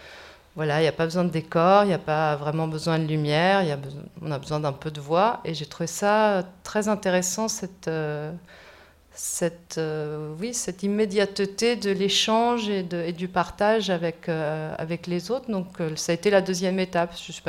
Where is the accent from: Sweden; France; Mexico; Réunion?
Mexico; also born or lived in Spain; Je suis née en Espagne d'une mère argentine et d'un père italien qui est décédé. Non, je ne suis pas espagnole. Je suis née italienne et maintenant je suis également française suite au mariage de ma mère avec un grand type français. J'ai grandi au Mexique